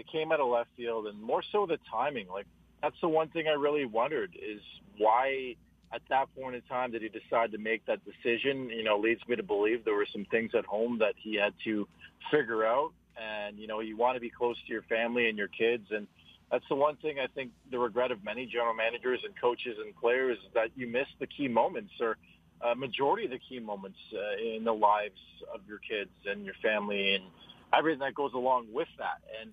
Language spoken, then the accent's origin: English; Montreal, Quebec, Canada; born there; now in Toronto, Canada; I was born in Montreal. That market is ridiculous with the French and English-speaking media. And now living near Toronto the way I have for the last 23-some-odd years